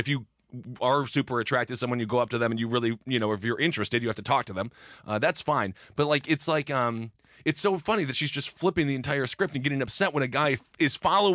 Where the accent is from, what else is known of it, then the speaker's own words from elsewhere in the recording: Midwest, United States; I mean, I'm from the Midwest.